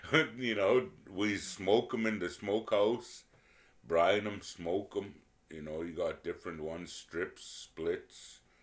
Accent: Holy Cross, Alaska, United States; I grew up in Holy Cross, and I was born November 1972.

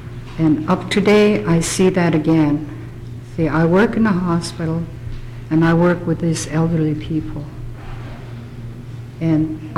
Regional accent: Angoon, Alaska, United States; a shareholder from Shattuck in Sealaska, born and raised in Angoon.

